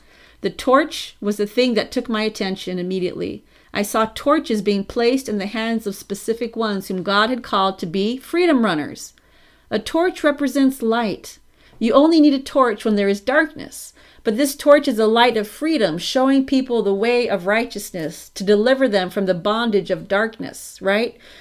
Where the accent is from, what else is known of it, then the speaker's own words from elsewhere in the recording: Australia; I'm Australian, and I'm not really familiar with the complete symbolic meaning of the statue.